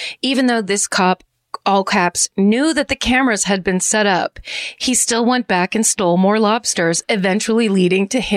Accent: Madison, Connecticut, United States; I grew up in Madison, Connecticut, where Murder on Middle Beach takes place.

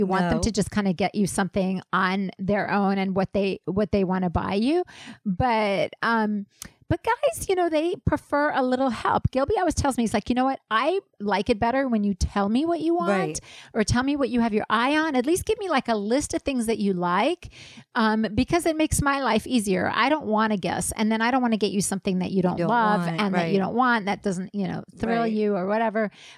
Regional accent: South Africa; also born or lived in Israel; It's from my hometown in South Africa, or sometimes it's from Israel where I was born

